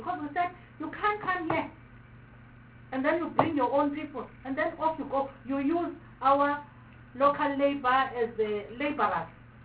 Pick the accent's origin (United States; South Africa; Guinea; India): South Africa; Mpumalanga; Because we are from Mpumalanga.